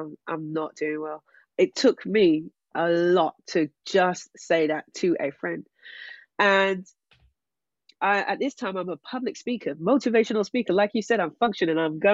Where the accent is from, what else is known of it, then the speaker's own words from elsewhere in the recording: United Kingdom; My base was in Los Angeles, but I'm from Great Britain.